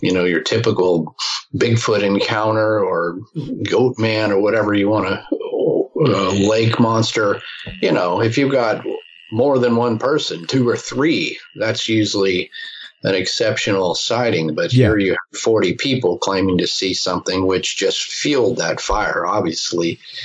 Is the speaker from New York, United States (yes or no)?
no; Fort Worth, Texas, United States; And I grew up about 25 minutes away from Lake Worth. I was born in Fort Worth, so it's kind of a hometown thing to me in a way.